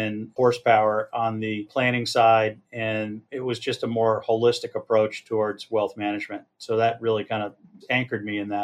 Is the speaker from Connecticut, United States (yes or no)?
yes; Connecticut, United States; I grew up in Connecticut and put myself through school and earned an econ degree from University of Arizona.